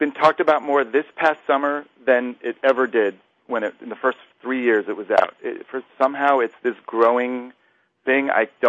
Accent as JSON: {"language": "English", "region": "Ohio", "country": "United States", "tie": "born or raised there", "moved": "as an adult", "lives_now": "New York, United States", "said": "I grew up in Ohio. My whole life, my dream was to live in New York. I moved there when I was 18 to go to NYU, and I've stayed in the NYU general neighborhood ever since."}